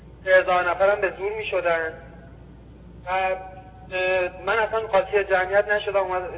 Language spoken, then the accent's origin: Persian; Iran; به عنوان یک ایرانی وطن پرست رفته بودیم اونجا